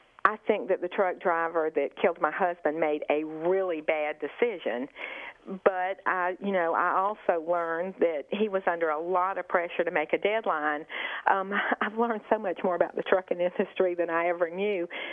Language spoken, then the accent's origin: English; Beaufort, South Carolina, United States; I'm from Beaufort, South Carolina.